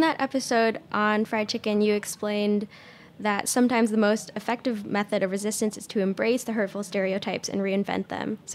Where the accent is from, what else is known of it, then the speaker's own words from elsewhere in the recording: California, United States; when I tell people I'm from California